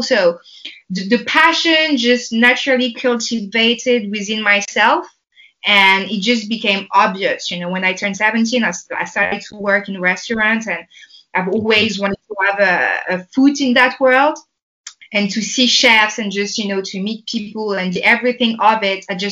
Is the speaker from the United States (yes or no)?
no; France; So I grew up in France, I have a background from Portugal, I have a background from Cameroon being colonized by Portugal